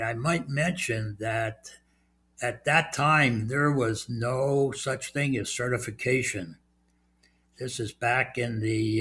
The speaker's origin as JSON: {"language": "English", "town": "Philadelphia", "region": "Pennsylvania", "country": "United States", "tie": "born or raised there", "said": "when I was growing up in Kensington, that's a section of Philadelphia, I went to high school"}